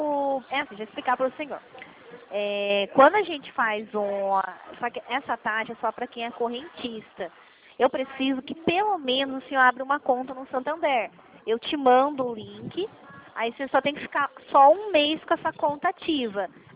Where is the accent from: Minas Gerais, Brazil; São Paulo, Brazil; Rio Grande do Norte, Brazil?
São Paulo, Brazil; Limeira; Eu sou do interior de São Paulo.